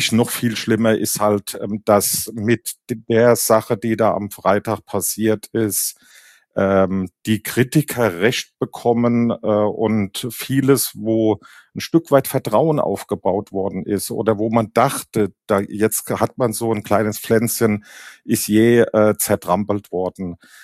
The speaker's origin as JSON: {"language": "German", "town": "Kaiserslautern", "region": "Rhineland-Palatinate", "country": "Germany", "tie": "born or raised there", "lives_now": "Wiesbaden, Germany", "said": "Deswegen auch Wohnort in Wiesbaden, aber gebürtiger Pfälzer, in Kaiserslautern geboren und aufgewachsen und von daher sehr eng mit der Pfalz verbunden"}